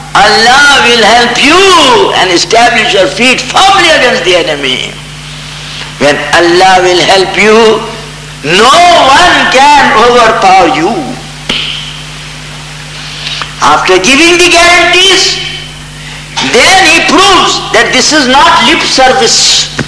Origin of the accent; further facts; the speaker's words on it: Hijaz, Saudi Arabia; I am an old Muslim. I am from the Prophet's family. I am a dweller of Hijaz al-Muqaddas.